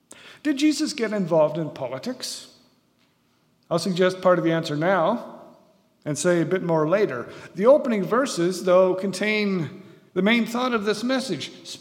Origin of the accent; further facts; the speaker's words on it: Innisfail, Alberta, Canada; the reason I was in this area these past roughly 10 days is because I was raised near Innisfail, Alberta, in a farming community.